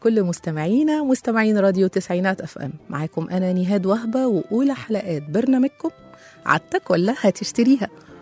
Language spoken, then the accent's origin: Arabic; Egypt; عادة متأصلة وللأسف جدا عندنا كمصريين،